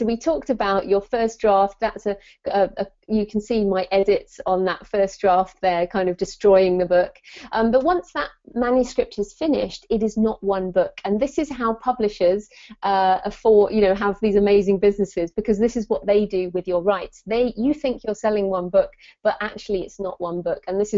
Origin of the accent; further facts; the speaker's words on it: United Kingdom; So you probably tell from my accent, I'm in the UK.